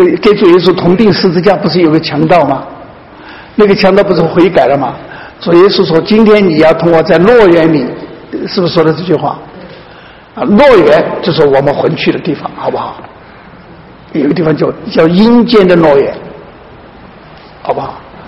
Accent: China; 这是我们中国人自己讲的

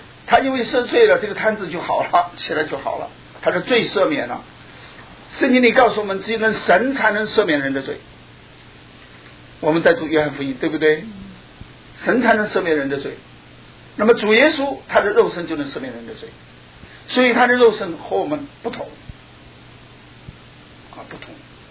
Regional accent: China; 所以我们从大陆来的人，

